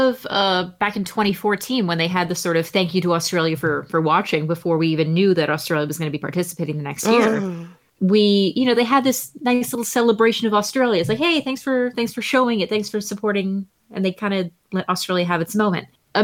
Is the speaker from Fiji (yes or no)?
no; New Jersey, United States; sorry, Delaware, you're kind of my punching bag. I'm from Jersey.